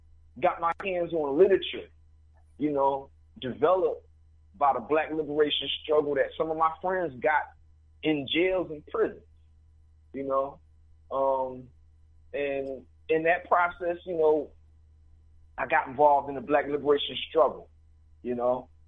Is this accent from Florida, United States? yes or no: yes; Florida, United States; also born or lived in Georgia / Philadelphia; I was born here in Philadelphia. I wasn't raised here. I was raised down south in Florida and Georgia, you know.